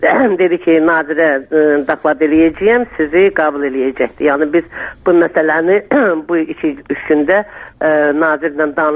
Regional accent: Nakhchivan, Azerbaijan; biz hamımız Naxçıvanlıyıq, biz bilirik.

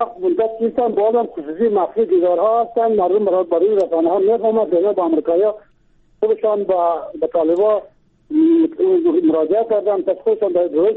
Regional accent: Bamyan, Afghanistan; از بامیان هستم.

